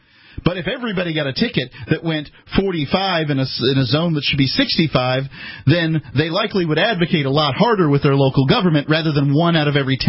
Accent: Sarasota, Florida, United States; We are originally from Sarasota, indeed.

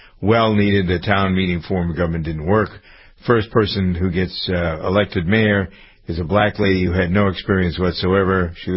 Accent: Framingham, Massachusetts, United States; Okay, so in Framingham, my hometown, the present police chief announced he was putting in his papers yesterday.

